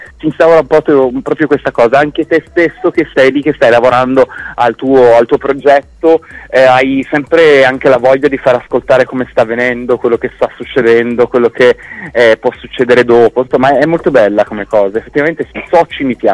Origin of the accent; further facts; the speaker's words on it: Sanremo, Liguria, Italy; io poi sono di Sanremo, sono due passi anche da Ventimiglia